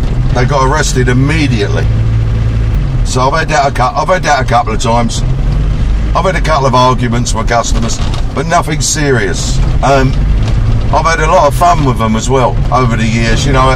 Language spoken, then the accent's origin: English; London, United Kingdom; I'm a Cockney.